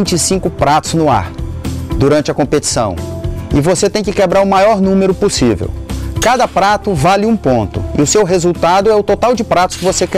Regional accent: Luziânia, Goiás, Brazil; born there; Sou nascido em Lusiânia e atiro também por Brasília

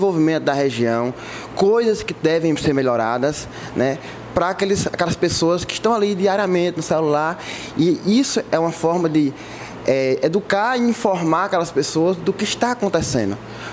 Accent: Cajazeiras, Paraíba, Brazil; sou daqui da cidade de Cajazeiras também

